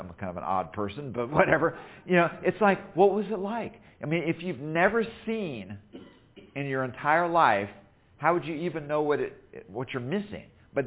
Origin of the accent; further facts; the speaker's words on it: Illinois, United States; That's why I live down here. I grew up in Illinois. I'm allergic to cold. I haven't gone far in the South, apparently.